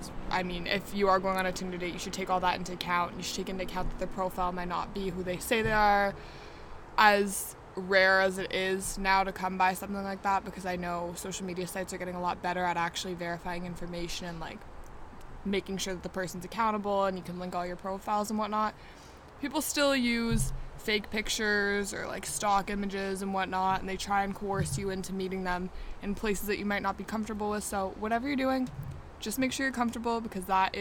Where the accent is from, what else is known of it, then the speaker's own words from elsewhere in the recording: Etobicoke, Ontario, Canada; Like, I grew up in Etobicoke, and all the high schools knew each other.